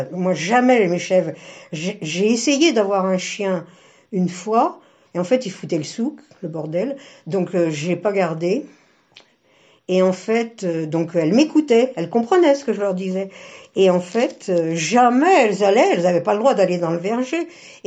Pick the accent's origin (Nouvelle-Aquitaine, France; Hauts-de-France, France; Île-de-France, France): Île-de-France, France; Paris; born there; Je suis née à Paris en 48.